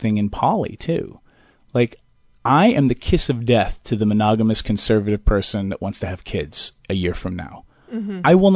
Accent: New York, United States; And I'm a pragmatist. I'm a New Yorker. I don't care.

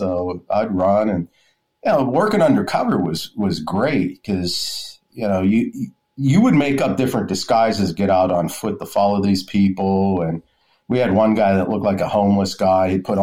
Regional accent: McKeesport, Pennsylvania, United States; I mean, it never, like where I grew up in McKeesport was pretty bad. I mean, it was always one of the worst towns in Pennsylvania.

